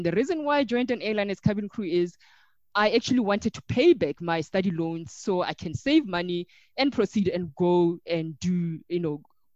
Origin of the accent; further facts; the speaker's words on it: Limpopo, South Africa; when I was growing up in Limpopo